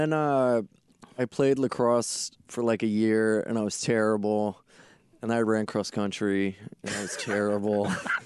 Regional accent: Delaware, United States; Yeah, can you tell from my accent?

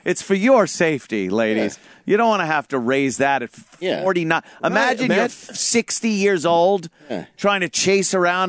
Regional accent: California, United States; there's a lot of great stories in there about my dad and growing up in California and the debauchery that took place out there.

